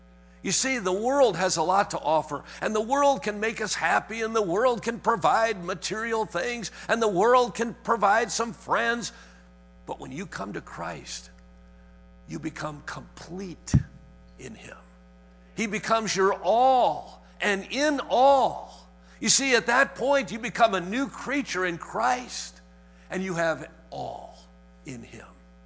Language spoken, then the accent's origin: English; Wisconsin, United States; in Wisconsin where every night my dad opened the Bible and read the Word of God to us as a family, and we had family prayer.